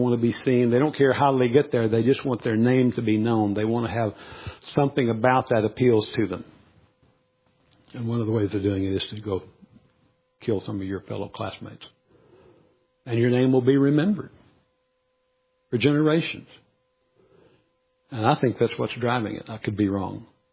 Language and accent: English; Arkansas, United States; born there; also born or lived in Louisiana / Texas; I was born in Arkansas, lived in North Louisiana, lived in West Texas, lived in South Texas, lived in East Texas